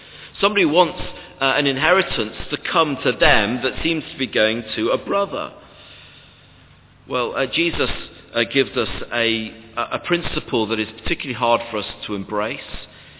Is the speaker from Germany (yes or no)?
no; Sheffield, Yorkshire and the Humber, United Kingdom; So I came from Sheffield, and we didn't have whittling there.